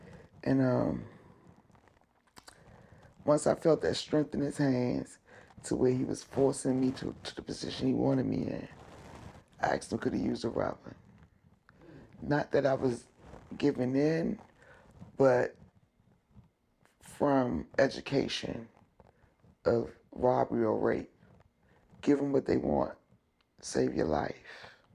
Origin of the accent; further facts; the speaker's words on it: Long Island, New York, United States; I'm originally from Long Island, hadn't been here in years.